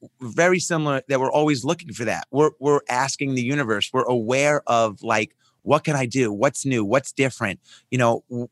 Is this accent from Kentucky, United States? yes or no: no; Roslyn, New York, United States; born or raised there